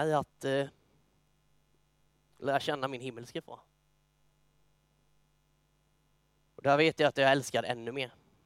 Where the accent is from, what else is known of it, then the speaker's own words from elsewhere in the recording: Myresjö, Jönköping County, Sweden; vi åkte ofta ut på grusvägarna utifrån utanför Myresjö där jag växte upp